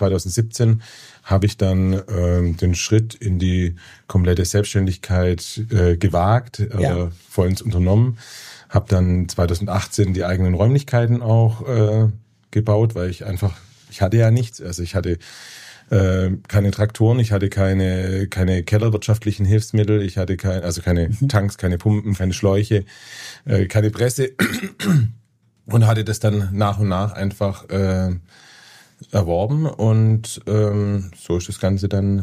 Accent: Baden-Württemberg, Germany; ich komme ursprünglich aus dem Heilbronner Raum, also gar nicht direkt aus dem Remstal, war dann bis 2012 im in der Pfalz tätig

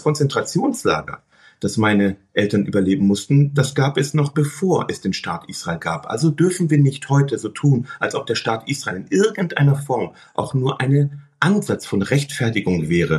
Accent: Hamburg, Germany; Ich bin Hamburger, es ist meine Heimat. Ich wollte es nicht verlassen.

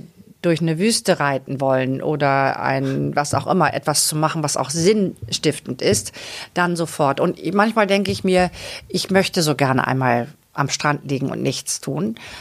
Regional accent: Lower Saxony, Germany; Ich bin in Ostfriesland an der Nordseeküste ja groß geworden.

